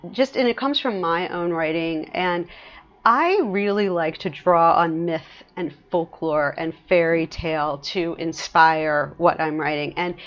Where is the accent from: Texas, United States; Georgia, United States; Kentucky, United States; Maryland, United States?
Maryland, United States; Baltimore; I grew up, because I'm from Baltimore, I grew up with Misty of Chincoteague.